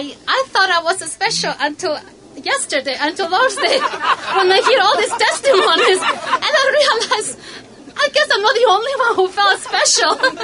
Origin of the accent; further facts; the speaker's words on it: Toronto, Ontario, Canada; I'm originally from Toronto, so I was excited that there was a couple from Canada.